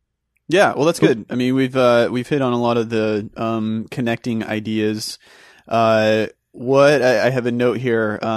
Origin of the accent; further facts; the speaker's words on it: Amarillo, Texas, United States; I'm from Amarillo, Texas, and I like seeing Jason there in the chat and another fellow Texan.